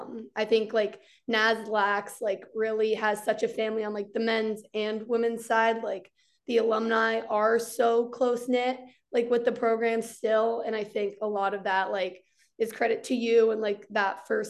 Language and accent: English; Burlington, Vermont, United States; So I'm from Vermont, Burlington, Vermont.